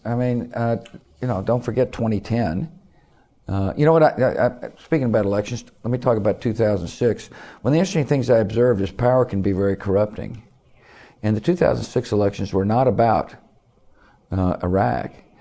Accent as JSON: {"language": "English", "town": "Midland", "region": "Texas", "country": "United States", "said": "I came from Midland, Texas. My pals out in Midland, I knew what they'd be saying in the coffee shop."}